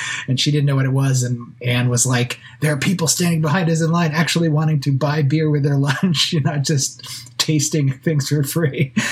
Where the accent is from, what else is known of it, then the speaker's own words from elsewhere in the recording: United States; And you know, I still like it cold. I am an American.